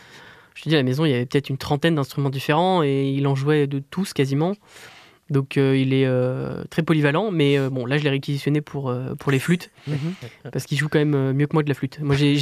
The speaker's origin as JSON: {"language": "French", "town": "Bourgoin-Jallieu", "region": "Auvergne-Rhône-Alpes", "country": "France", "said": "Il gravite beaucoup autour de Bourgoin, de là d'où je viens."}